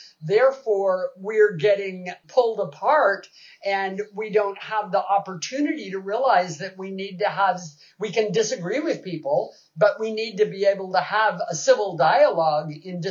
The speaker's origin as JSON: {"language": "English", "town": "Seattle", "region": "Washington", "country": "United States", "tie": "born or raised there", "said": "I was raised in Seattle by her brother, who was passing as white."}